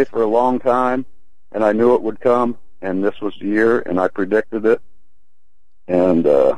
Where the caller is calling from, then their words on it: Illinois, United States; Illinois.